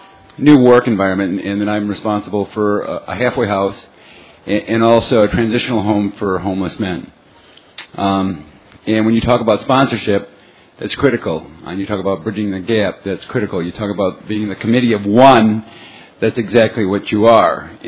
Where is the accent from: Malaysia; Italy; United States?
United States; Morganton, North Carolina; I'm from Morganton, North Carolina.